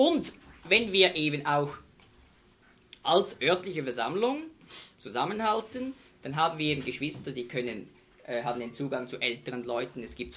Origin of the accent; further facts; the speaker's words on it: Switzerland; in Kanton Bern, bei uns in der Schweiz